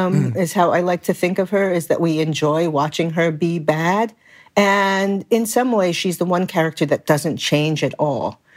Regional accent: Brooklyn, New York, United States; I grew up in Brooklyn in a multicultural community.

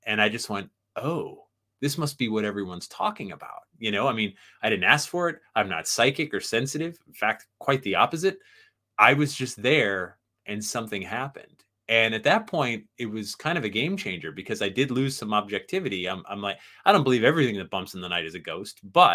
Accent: Sandy Hook, Connecticut, United States; Way back in the beginning, I was the young whippersnapper growing up in Sandy Hook, Connecticut, and the town next to Sandy Hook is Monroe, Connecticut

